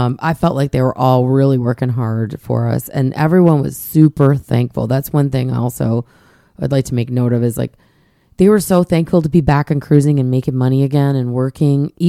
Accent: Charleston, South Carolina, United States; So we're from Charleston, South Carolina, and we're admittedly foodies, and we are spoiled by fabulous restaurants where we live.

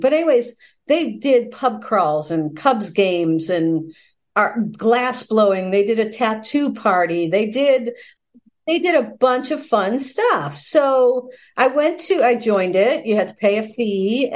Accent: Boston, Massachusetts, United States; now in Colorado, United States; Well, I'm from the Boston area, but I've

